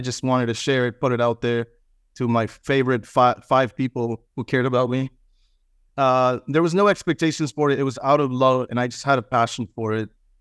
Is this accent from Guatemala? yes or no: yes; Guatemala; Guatemala, we grew up in Guatemala, up in the mountains, and, you know, people have a little bit more space.